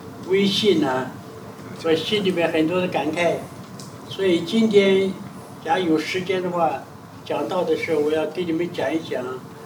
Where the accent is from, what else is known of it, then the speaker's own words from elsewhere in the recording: China; 我们中国人有长工，有丫鬟，这个都是卖身的